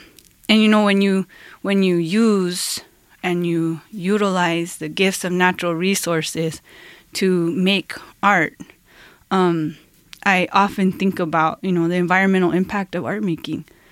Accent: Española, New Mexico, United States; I come from Española, New Mexico, which is the lowrider capital of the world. So where I come from, cars are art, right?

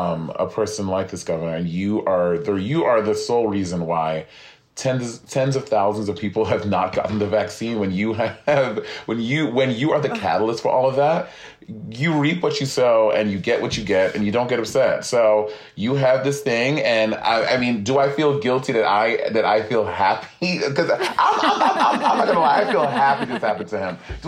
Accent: St. Lucia; growing up I grew up in St. Lucia

